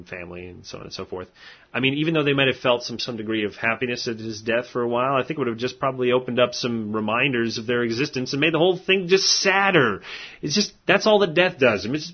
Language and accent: English; Canada; as a Canadian, it's like the border is there